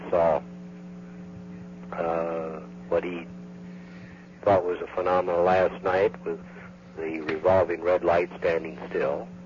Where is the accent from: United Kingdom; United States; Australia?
United States; Oregon; I lived, born and raised in Oregon.